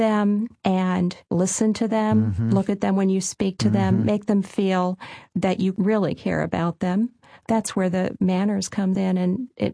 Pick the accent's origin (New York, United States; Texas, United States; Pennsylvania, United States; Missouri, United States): Pennsylvania, United States; Smoketown; Smoketown, Lancaster County. And I have extended family as far as the eye can see. Grew up in a family of five children.